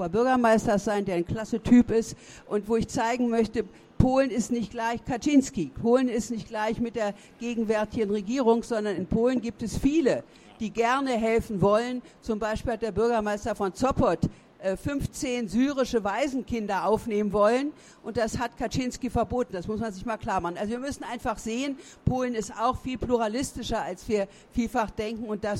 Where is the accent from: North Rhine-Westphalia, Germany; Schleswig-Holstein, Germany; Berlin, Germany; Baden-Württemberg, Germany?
Berlin, Germany; ich bin ja in West-Berlin aufgewachsen